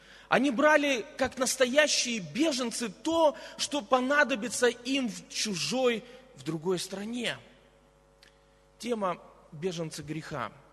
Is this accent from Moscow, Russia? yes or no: no; Sochi, Krasnodar Krai, Russia; В Гаграх, в отличие от нашего Сочи, где только павлины ходят по парку